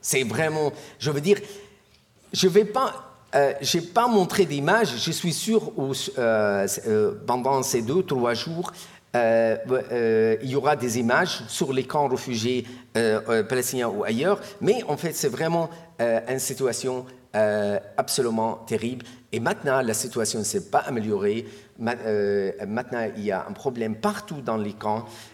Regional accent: Damascus Governorate, Syria; French is a second language; Moi, je suis originaire du camp du Yarmouk.

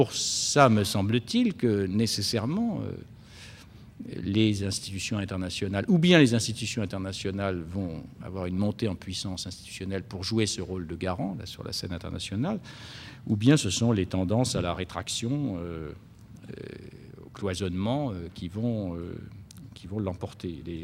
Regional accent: Nantes, Pays de la Loire, France; Excusez-moi, je suis nantais aussi

